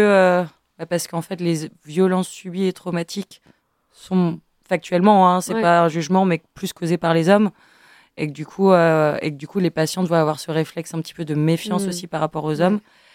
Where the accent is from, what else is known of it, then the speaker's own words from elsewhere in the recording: Réunion, France; born there; Je suis née à La Réunion, je sais que forcément, si je suis réunionnaise, je suis forcément une descendante d'esclaves.